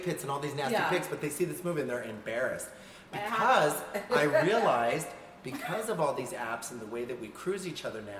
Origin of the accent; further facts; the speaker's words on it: Santa Fe, New Mexico, United States; In Santa Fe, New Mexico.